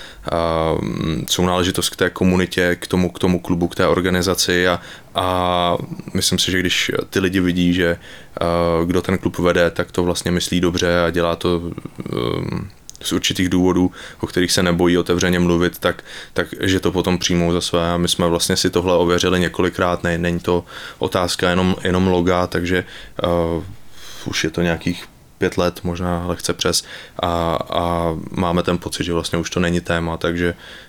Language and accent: Czech; Pardubice, Pardubice Region, Czechia; also born or lived in Prague; já jsem sice rodák z Pardubic a vyrostl jsem tady, ale 10 let jsem žil v Praze